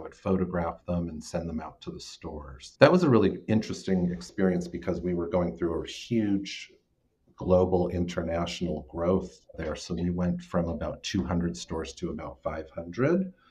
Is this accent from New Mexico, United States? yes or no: yes; New Mexico, United States; So I grew up in New Mexico. I grew up in a very small town about an hour south of Albuquerque.